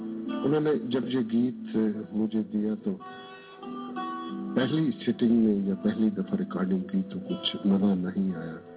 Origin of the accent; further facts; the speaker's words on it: Mianwali, Punjab, Pakistan; چونکہ میرا علاقہ پسماندہ علاقہ ہے, وہاں ابھی تک پینے کا پانی بھی صحیح طریقے سے میسر نہیں, اور بہت سے مسائل کے ساتھ ساتھ, تو میری یہ خواہش ہے کہ میں ہر خوبصورت چیز جو ہے وہ میاں والی بھیجوں